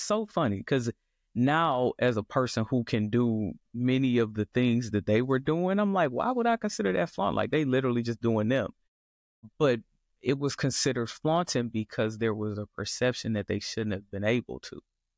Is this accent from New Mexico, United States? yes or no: no; Detroit, Michigan, United States; one of the biggest blessings of me growing up in Detroit around pretty much nothing but Black folks was that I never felt like I had to compete with Blackness as the centerpiece of the fight.